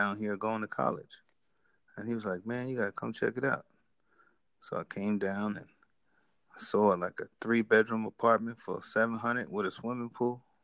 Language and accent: English; Las Vegas, Nevada, United States; growing up in Vegas, it's the fight capital of the world.